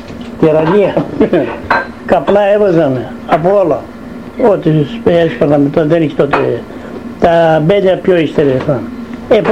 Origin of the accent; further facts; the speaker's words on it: Kavala, East Macedonia and Thrace, Greece; born there; moved away; εγώ γεννήθηκα στην Καβάλα. Ήρθαμε εδώ το 29 με 30 ήρθε ο παπάς μου, εγώ ήρθα πιο μπροστά.